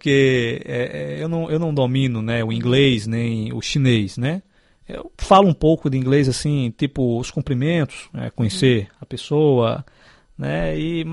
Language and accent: Portuguese; Brazil; moved away; como eu vim do Brasil para cá e não nunca tinha feito nenhuma viagem para o exterior